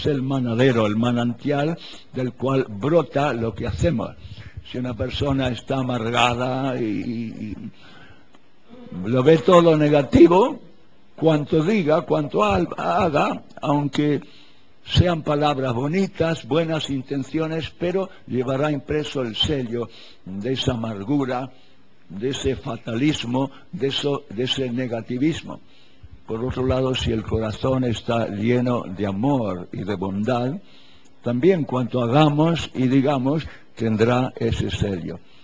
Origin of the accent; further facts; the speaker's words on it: Buenos Aires, Argentina; born there; yo soy compatriota, nací en Buenos Aires, ¿no?